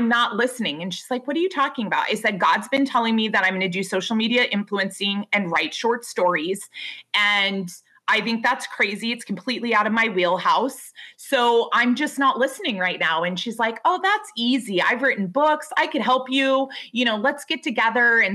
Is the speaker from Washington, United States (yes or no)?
yes; Lake Stevens, Washington, United States; I'm from Lake Stevens.